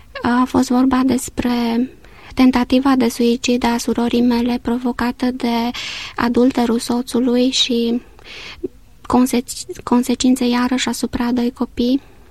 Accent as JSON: {"language": "Romanian", "town": "Târgu Jiu", "region": "Gorj County", "country": "Romania", "tie": "born there", "said": "eu m-am născut în Târgu Jiu"}